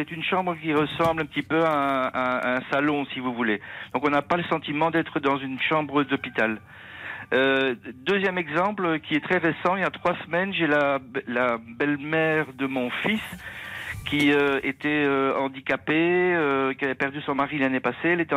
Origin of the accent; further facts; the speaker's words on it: Belgium; moi, en tant que Belge, j'écoute votre émission tous les jours